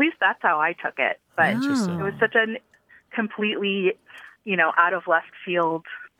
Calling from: Philadelphia, Pennsylvania, United States; I'm calling from Dallas by way of Philadelphia.

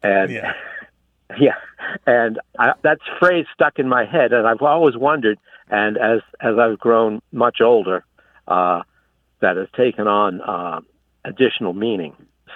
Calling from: Cape Cod, Massachusetts, United States; I'm calling from Cape Cod.

